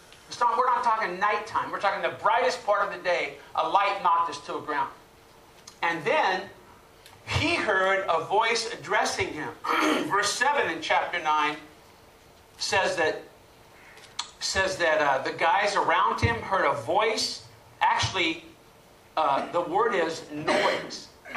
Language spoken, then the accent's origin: English; California, United States; You know, I grew up in the Bay Area, and I'd never really been around thunderstorms and lightning. We moved to Arizona